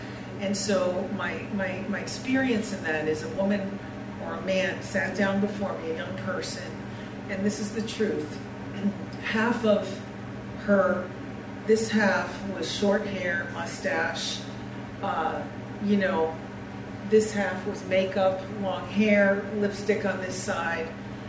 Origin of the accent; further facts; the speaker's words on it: Connecticut, United States; I'm from Connecticut and New England, and it's cold there right now.